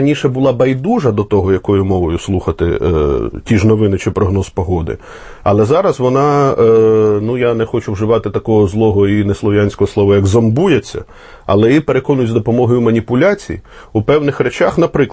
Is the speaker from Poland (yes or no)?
no; Russia; first language Russian; Ukrainian is a second language; now in Ukraine; у мене рідна мова російська, понад те, я ріс в Росії, ще в радянські часи, це моя перша мова, яку я опанував.